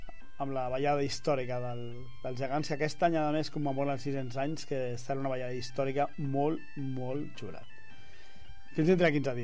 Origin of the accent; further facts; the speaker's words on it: Barcelona, Catalonia, Spain; Jo sóc de la Barceloneta, del barri de l'Hòstia.